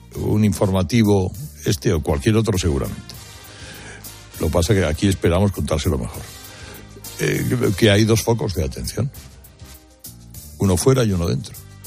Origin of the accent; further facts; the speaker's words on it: Bilbao, Basque Country, Spain; Que ya sabemos que los de Bilbao, pues somos de Bilbao.